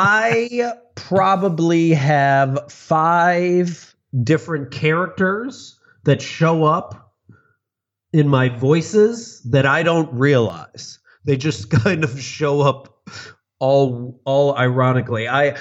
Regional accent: Illinois, United States; I grew up in the suburbs of Chicago.

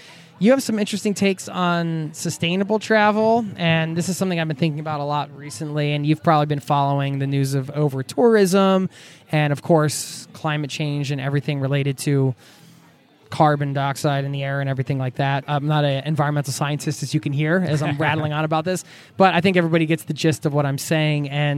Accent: United States; as an American, and we're very chatty.

